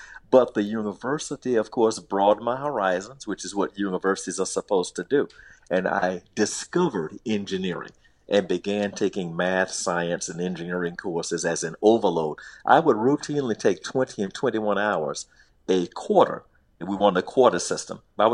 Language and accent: English; Miami, Florida, United States; As you said, the schools were segregated up through ninth grade for me, even though I grew up in modern